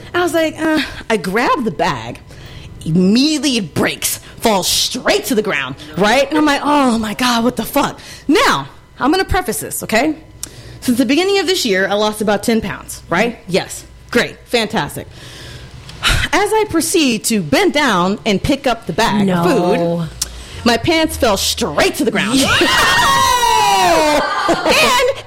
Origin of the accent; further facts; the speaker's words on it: Texas, United States; Again, I am from Texas.